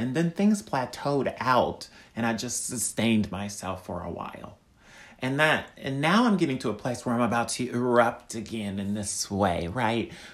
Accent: Ohio, United States; also born or lived in Georgia / North Carolina / Orlando; now in New York, United States; I'm from Ohio. I've lived in Georgia, North Carolina.

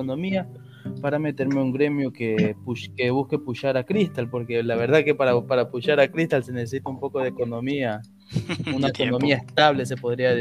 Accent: Ecuador; soy de Ecuador

